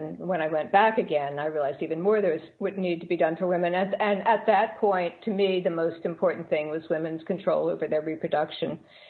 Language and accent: English; Maryland, United States; because I grew up in Maryland, north of Baltimore on the farm, I go back a lot.